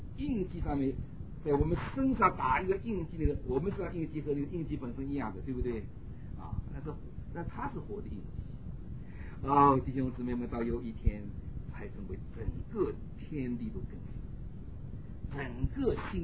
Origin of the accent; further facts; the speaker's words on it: China; 我们中国人老是说那个别的种族的人啊，味道不好说